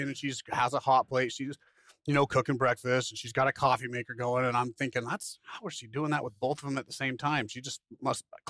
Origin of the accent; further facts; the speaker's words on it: the West, United States; Yeah, for us, maybe it's because I'm from the West. You know, I don't know, a bunch of cowboys out there, right?